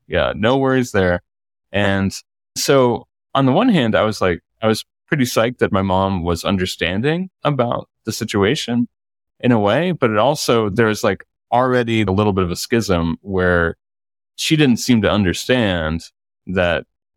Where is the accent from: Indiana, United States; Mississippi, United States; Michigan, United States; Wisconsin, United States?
Indiana, United States; Mishawaka; we moved from Fort Wayne to Mishawaka, this town in northern Indiana near South Bend. And we lived in an old house. It was a big house. It was larger than the home that we were in Fort Wayne.